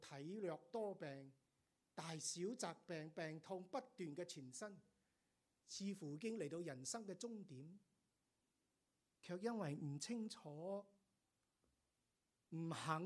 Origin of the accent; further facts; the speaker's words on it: China; 哪里有人嫌钱，我们中国人，哪里有人嫌钱腥的呢？